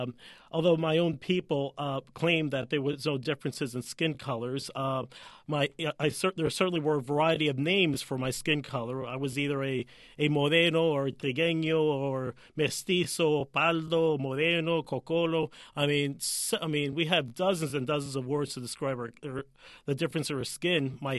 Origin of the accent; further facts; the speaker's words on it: New York City, New York, United States; Yeah, I grew up in Spanish Harlem in New York City, and I'm Puerto Rican.